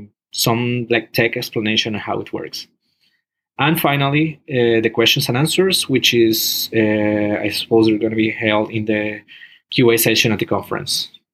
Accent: Barranquilla, Atlántico, Colombia; And I'm from Barranquilla, Colombia.

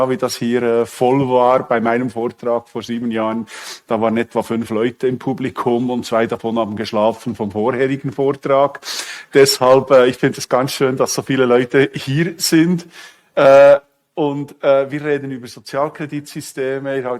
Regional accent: Bern, Switzerland; Nein, ich bin aus Bern

